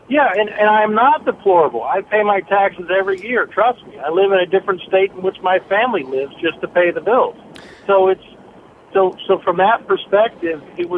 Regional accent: United States; You know, I grew up in America.

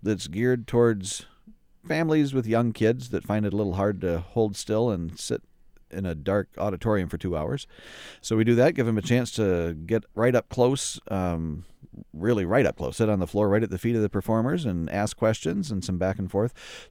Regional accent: Big Rapids, Michigan, United States; also born or lived in North Carolina; So 2006, I had moved back to Big Rapids. I grew up in Big Rapids.

